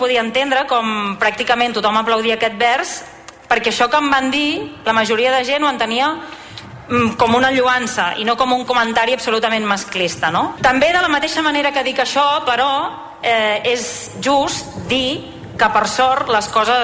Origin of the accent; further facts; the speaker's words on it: Vilafranca del Penedès, Catalonia, Spain; also born or lived in Barcelona; És cert que jo no sóc de Vilafranca de tota la vida, és cert que vaig néixer a Barcelona. Els meus pares i jo vam arribar aquí a finals del mes d'agost de l'any 1991, quan jo tenia 3 anys